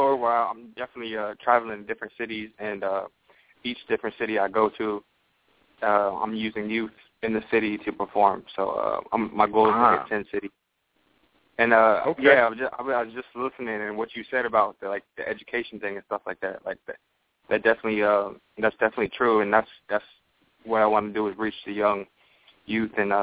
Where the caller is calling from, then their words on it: Phoenix, Arizona, United States; I'm calling from Phoenix, Arizona.